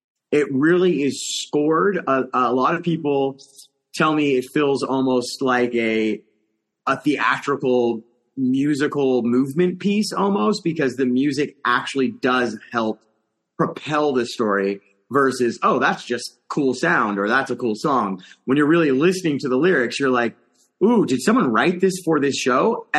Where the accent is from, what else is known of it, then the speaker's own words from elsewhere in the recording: California, United States; I grew up in the East Bay in California, so San Francisco area.